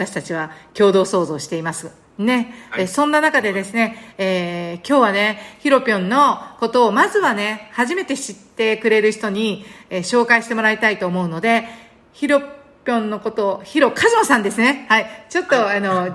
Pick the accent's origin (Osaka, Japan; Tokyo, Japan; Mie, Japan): Osaka, Japan; 大阪人と関西人としては嬉しい兄弟で